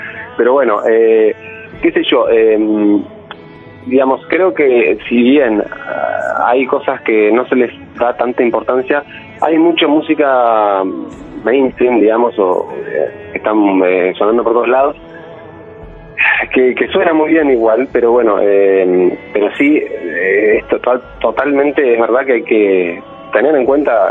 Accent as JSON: {"language": "Spanish", "region": "Buenos Aires Province", "country": "Argentina", "said": "Nosotros somos de Buenos Aires, pero de conurbano"}